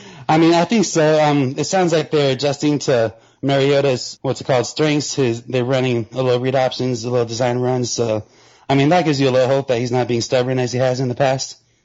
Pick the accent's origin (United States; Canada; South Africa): United States; Tucson, Arizona; I'm from Tucson, Arizona.